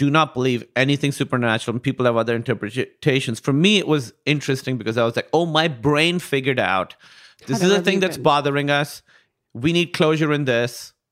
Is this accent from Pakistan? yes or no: yes; Karachi, Sindh, Pakistan; I grew up in Karachi, Pakistan, and it was a very, very rare name there because it's from a Shia prayer. I'm named after a Shia person, and Pakistan's majority Sunni, so there weren't that many Shia people, and honestly, it was hard to be Shia there.